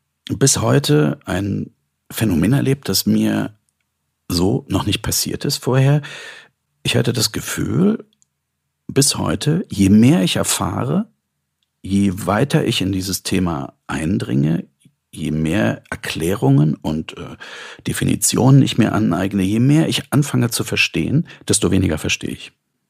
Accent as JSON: {"language": "German", "country": "Germany", "tie": "born or raised there", "said": "weil ich bin in der DDR groß geworden"}